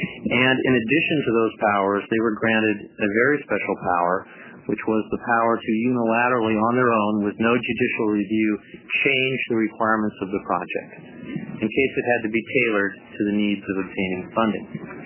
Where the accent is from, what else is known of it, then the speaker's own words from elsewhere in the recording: Portland, Oregon, United States; I'm a lawyer from Portland, and I'm here today on behalf of the Peter Cook family.